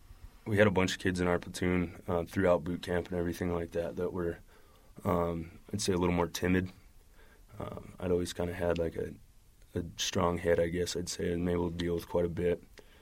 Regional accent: Kalispell, Montana, United States; born there; I was born in Kalispell, Montana.

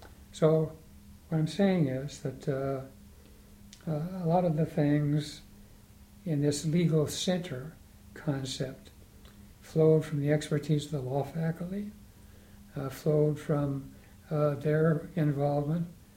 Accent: Helena, Montana, United States; I was born and raised in Helena, Montana. Graduated Catholic high school and Catholic grade school there.

